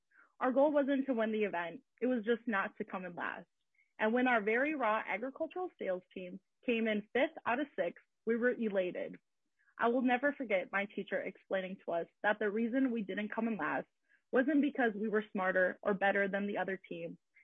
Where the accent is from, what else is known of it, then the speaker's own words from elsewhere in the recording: Mountain Lake, Minnesota, United States; I grew up in Mountain Lake, Minnesota, where I was a student and an FFA member at the Mountain Lake High School.